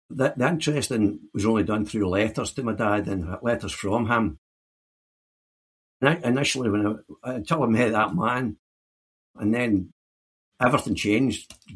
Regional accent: Scotland, United Kingdom; There's a man at that game today said that because I'm from Cardown, I should be a Celtic fan.

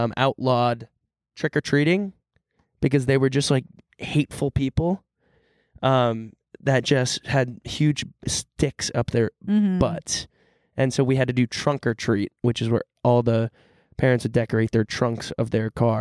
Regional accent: Texas, United States; You know, so I grew up in Texas.

